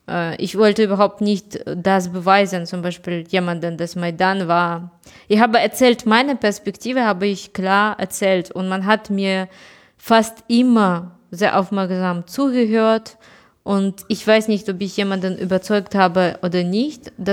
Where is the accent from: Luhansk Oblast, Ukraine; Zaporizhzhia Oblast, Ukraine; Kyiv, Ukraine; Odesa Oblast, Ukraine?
Kyiv, Ukraine